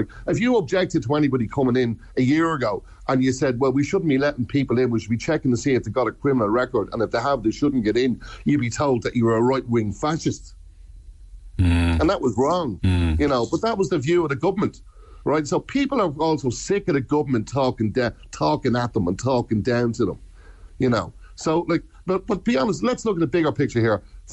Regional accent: Drogheda, Leinster, Ireland; My hometown here, there's people who've been on the waiting list for 13, 14 years rather getting apartments and houses, because there's about thousands of houses being built here in Drogheda.

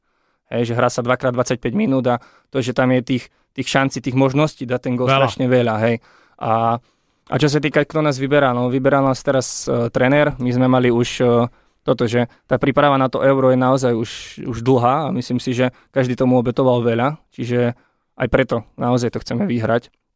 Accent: Žilina Region, Slovakia; now in Bratislava, Slovakia; čiže my sme chlapci z Oravy, ktorí sú v Bratislave

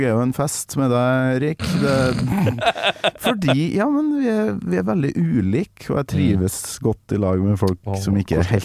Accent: Trøndelag, Norway; Jeg er jo trønder

